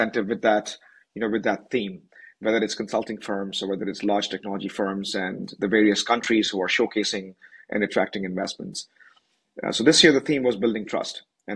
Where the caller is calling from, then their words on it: Davos, Graubünden, Switzerland; this time I'm calling in from Davos, or Davos, as I've been reminded, the real pronunciation is Davos, not Davos.